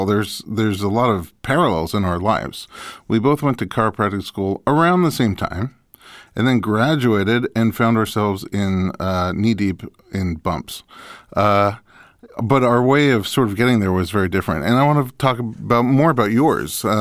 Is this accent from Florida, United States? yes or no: no; New York, United States; because I grew up in New York, which also gets snow and ice, not as much, nearly as much.